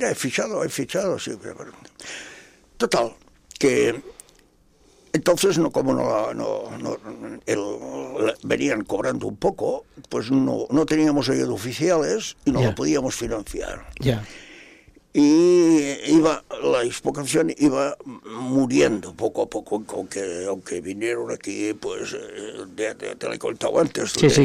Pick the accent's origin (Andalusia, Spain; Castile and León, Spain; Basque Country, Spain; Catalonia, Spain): Catalonia, Spain; Roda de Barà; Somos de Roda de Bará, somos una gente que, bueno, es un pueblo desconocido y tal.